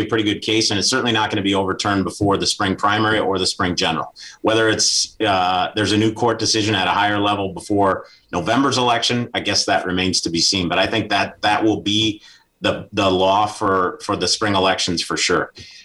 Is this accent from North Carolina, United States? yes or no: no; Superior, Wisconsin, United States; whether they're from Superior, my hometown, or Kenosha, or Green Bay, or Platteville